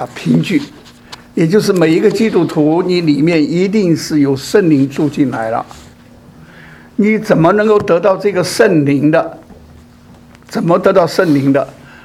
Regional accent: Chongqing, China; 我是四川人，我的家呢是在重庆，不在天津。那么我在天津读大学

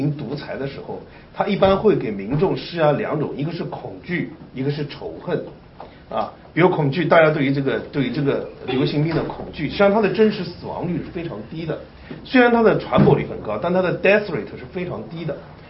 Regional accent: China; 我们中国人，我们都是中国来的

